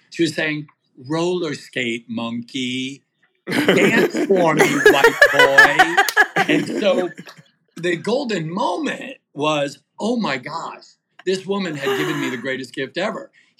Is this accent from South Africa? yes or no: no; New England, United States; I'm from New England, and so we really had COVID in New England.